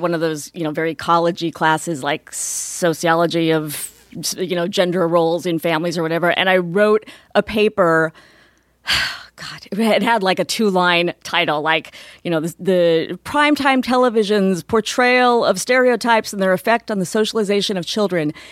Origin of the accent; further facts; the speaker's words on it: San Diego, California, United States; And I even grew up in Southern California. I mean, I grew up in the San Diego area, went to school in Pomona, which are, you know, both within a couple hours of here, and knew no one who did this for a living.